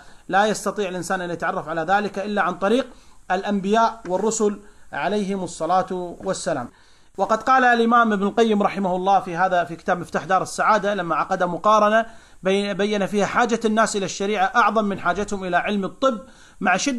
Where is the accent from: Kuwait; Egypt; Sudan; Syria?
Kuwait; وكتبت مجلة العربي تصدر طبعا عندنا في الكويت